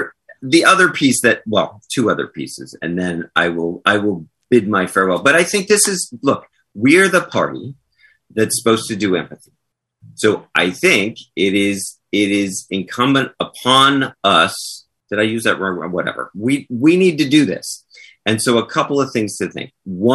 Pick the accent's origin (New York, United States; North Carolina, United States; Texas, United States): New York, United States; He's the guy from Queens. I grew up in New York.